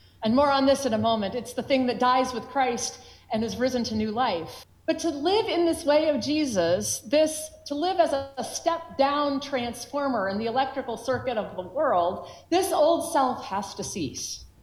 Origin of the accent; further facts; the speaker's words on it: Charlottesville, Virginia, United States; Some of you know that I am from Charlottesville, Virginia